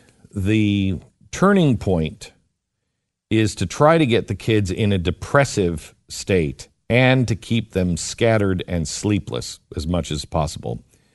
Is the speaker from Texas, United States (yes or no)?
yes; Texas, United States; It says here, and we're from Texas, and I've not heard this.